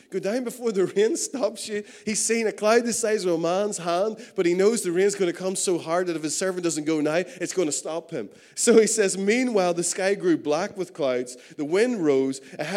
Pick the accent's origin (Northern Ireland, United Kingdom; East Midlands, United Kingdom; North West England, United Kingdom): Northern Ireland, United Kingdom; I mean, we come from Northern Ireland.